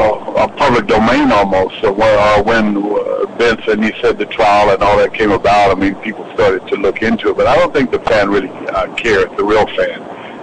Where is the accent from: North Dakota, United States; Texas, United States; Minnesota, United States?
Texas, United States; also born or lived in New York; I've been a Yankee since I grew up in Texas and New York.